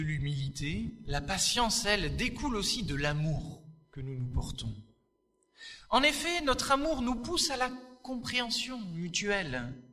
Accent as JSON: {"language": "French", "town": "Toulouse", "region": "Occitanie", "country": "France", "tie": "born or raised there", "also_born_or_lived": "Castres", "said": "Moi, personnellement, je ne suis pas d'ici. Je suis du Sud-Ouest. Je suis né à Castres, j'ai grandi dans le Sud-Ouest, à Toulouse. Je suis ici, avec mon épouse, on est arrivé depuis quoi ? 7 mois, 7-8 mois ? Ça fait 7 mois qu'on est là"}